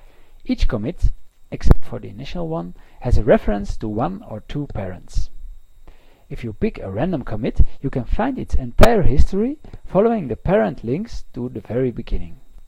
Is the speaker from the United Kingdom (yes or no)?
no; Belgium; I am from Belgium.